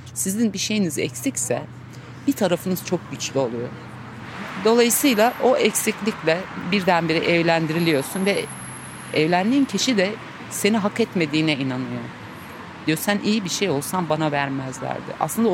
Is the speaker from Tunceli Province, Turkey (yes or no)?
no; Çankırı, Çankırı Province, Turkey; Ben Çankırı'da yaşadım. Orada doğmuşum.